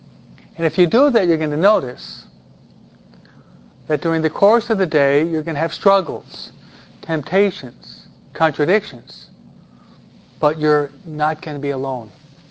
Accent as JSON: {"language": "English", "region": "New York", "country": "United States", "said": "I'm a New Yorker."}